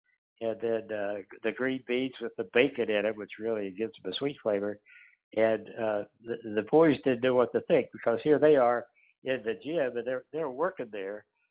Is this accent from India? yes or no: no; West Virginia, United States; I'm from the South. I'm from West Virginia, where the hillbillies are.